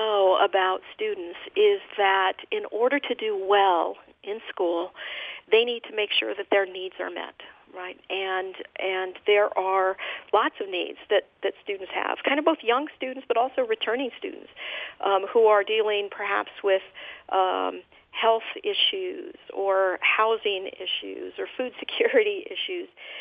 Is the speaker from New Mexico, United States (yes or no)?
yes; Las Cruces, New Mexico, United States; I grew up in Las Cruces. And so for me, it feels to me especially important, because this is a community I know and I love.